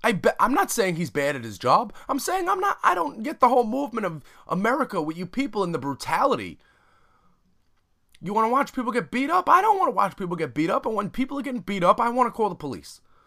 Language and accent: English; Brooklyn, New York, United States; I'm from Brooklyn. I know a lot of neighborhoods that I can go see fights for free right now.